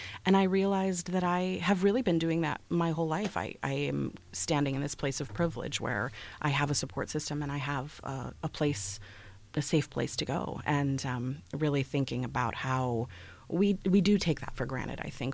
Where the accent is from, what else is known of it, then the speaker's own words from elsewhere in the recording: Waukegan, Illinois, United States; I grew up in Waukegan, but I ended up relocating back, coming back home again.